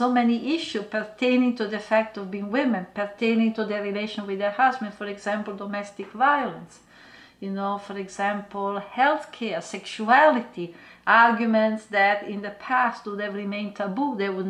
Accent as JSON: {"language": "English", "region": "New York", "country": "United States", "said": "You know, I come from New York, and so I speak from a very particular, very urban, you know."}